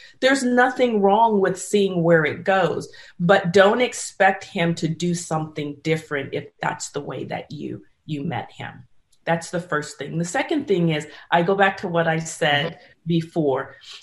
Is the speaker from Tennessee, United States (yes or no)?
no; San Francisco, California, United States; Or I'm from San Francisco.